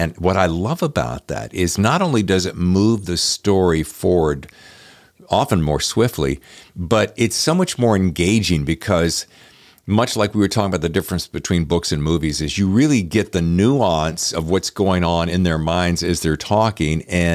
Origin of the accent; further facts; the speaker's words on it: the South, United States; I'm from the South, so I always think of the South as being, you know.